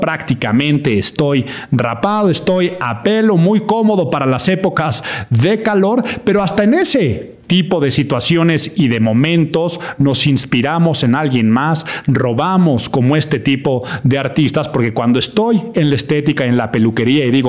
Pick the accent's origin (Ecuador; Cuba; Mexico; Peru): Mexico; En México, en mi país, ya empiezan las campañas